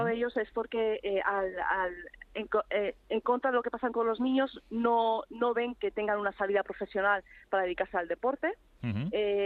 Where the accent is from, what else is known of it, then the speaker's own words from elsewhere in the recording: Soria, Castile and León, Spain; Que soy de Soria, lo siento.